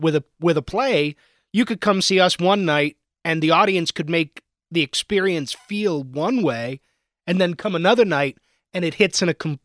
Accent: Greensburg, Pennsylvania, United States; Yeah, I grew up in Greensburg. I went to college here.

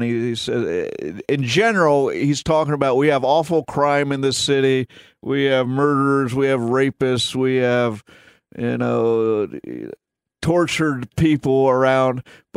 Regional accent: Worthington, Ohio, United States; also born or lived in Westerville; Like, I grew up in Central Ohio, Worthington and Westerville.

